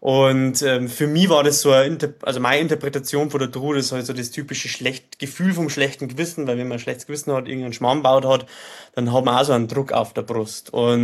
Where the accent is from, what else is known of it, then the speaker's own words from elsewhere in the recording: Bavaria, Germany; Ich habe mir von meiner Heimat, vom Rottal Inn, einen Kunst- und Kulturreiseführer geholt.